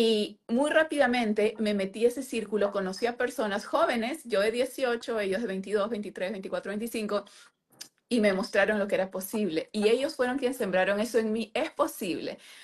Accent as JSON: {"language": "Spanish", "region": "Lima", "country": "Peru", "tie": "born or raised there", "said": "soy de Lima, Perú. Entonces, mi país, como muchos de los nuestros, es un país pobre"}